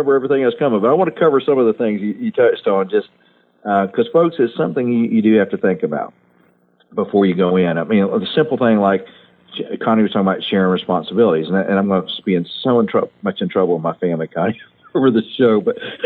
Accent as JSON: {"language": "English", "region": "the South", "country": "United States", "said": "But I also, you know, we're from the South. A lot of Southern traditions and foods are being lost."}